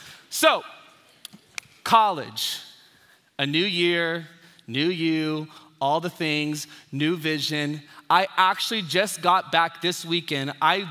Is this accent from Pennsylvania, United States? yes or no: no; Dallas, Texas, United States; If we haven't met, I come from Dallas, Texas.